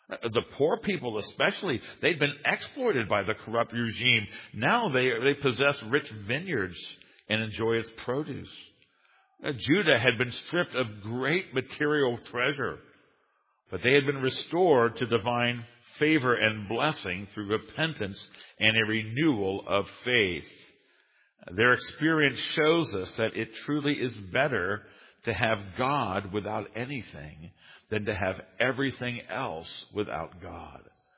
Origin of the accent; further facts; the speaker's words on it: United States; I'm a Westerner, and I'm an American, and I don't like to see the decline of America